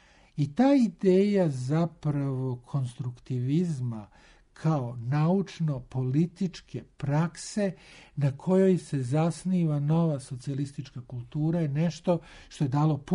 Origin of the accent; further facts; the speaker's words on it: Belgrade, Serbia; Ja dolazim iz Beograda